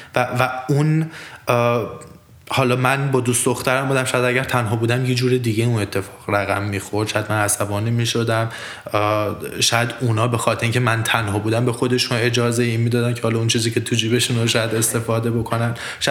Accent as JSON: {"language": "Persian", "country": "Iran", "said": "منم جوابشو دادم که من ایرانی هستم."}